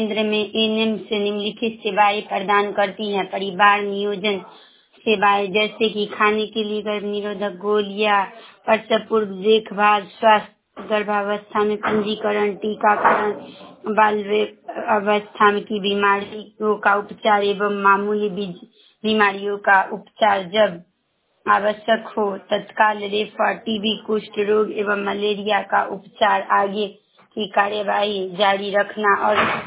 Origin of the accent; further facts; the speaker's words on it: Tajpur, Bihar, India; हम ताजपुर समस्तीपुर के रहने वाले हैं।